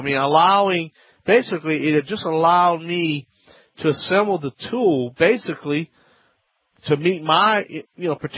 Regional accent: Louisiana, United States; from the Bayou Land.

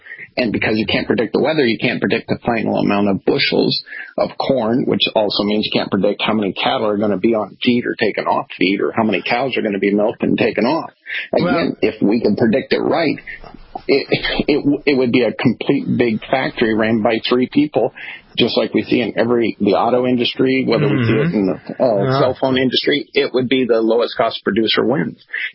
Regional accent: Nebraska, United States; I'm from Nebraska, and that was very common.

